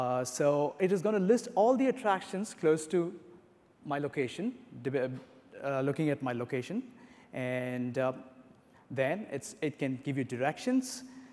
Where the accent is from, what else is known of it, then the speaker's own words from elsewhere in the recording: India; Especially because I come from India and we don't get to see these huge attractions out there.